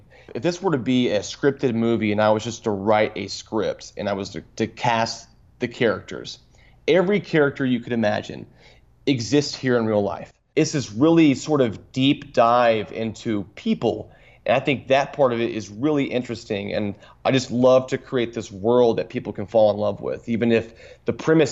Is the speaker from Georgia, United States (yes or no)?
yes; Kennesaw, Georgia, United States; I grew up in Kennesaw.